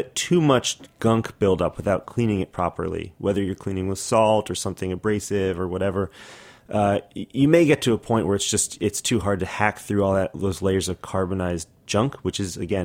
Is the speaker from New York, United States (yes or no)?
yes; Brooklyn, New York, United States; I'm from Brooklyn. I like it.